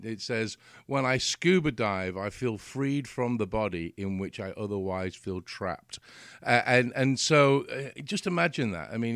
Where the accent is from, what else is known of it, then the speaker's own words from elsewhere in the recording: England, United Kingdom; I come from England. You may have guessed with the accent, and all my listeners know that. We have a joke about my Texas accent that I have, but I'm from an island, so I used to live on the coast